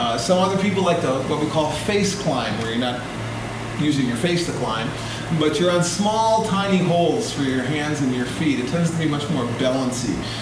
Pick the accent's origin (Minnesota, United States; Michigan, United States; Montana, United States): Minnesota, United States; I'm a Minnesotan.